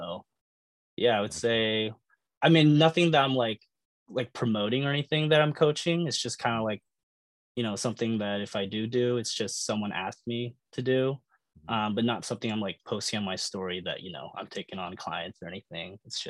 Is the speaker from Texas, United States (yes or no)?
no; Richland, Washington, United States; So I grew up in Richland, Washington. So that's like Eastern Washington. I moved here for school and kind of staying here for work.